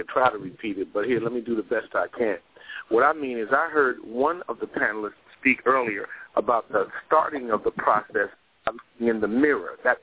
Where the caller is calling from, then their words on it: Washington, District of Columbia, United States; I'm calling in from Washington, D.C.